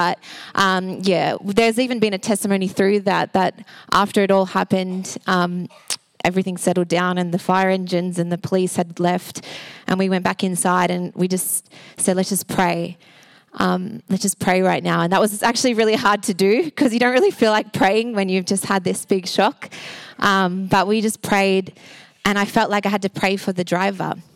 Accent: Sunshine, Victoria, Australia; But I've grown up in the western suburbs. I was born in Sunshine. I lived in Altona Meadows. Now I live in Truganina.

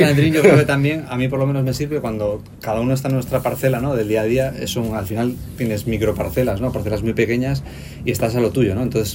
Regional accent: Spain; lanzarnos lanzamos bastantes dardos como buenos españoles

